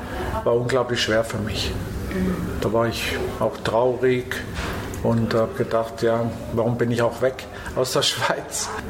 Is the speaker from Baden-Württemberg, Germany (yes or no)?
yes; Lörrach, Baden-Württemberg, Germany; Die Bodenständigkeit hat ja natürlich auch mit meiner Heimat was zu tun. Und eigentlich wollte ich nie früher weg von Lörrach, sondern immer in Lörrach bleiben.